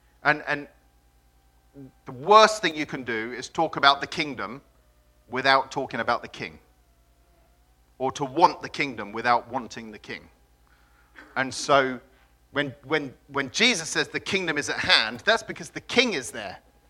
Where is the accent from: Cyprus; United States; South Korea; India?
Cyprus; I'm from Cyprus. Grew up in Cyprus.